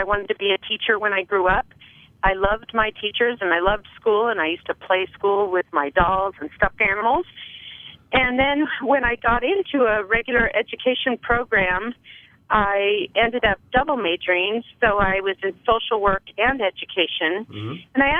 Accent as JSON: {"language": "English", "region": "Idaho", "country": "United States", "tie": "born or raised there", "said": "I am from Idaho, and which is a rare thing anymore."}